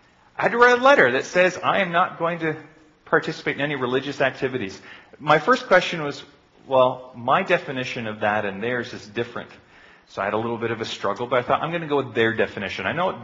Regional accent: Canada; it's going to be a very different experience for me as a Canadian Christian in Nigeria as it would be for the Nigerian Christians there.

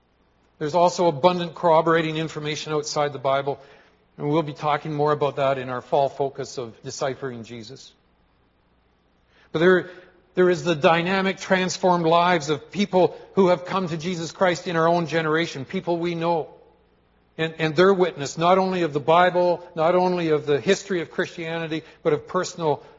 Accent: British Columbia, Canada; the beautiful mountain valley where I grew up in British Columbia, and I tell you about Creston Valley with the orchards and the grain farming on the reclaimed marshland

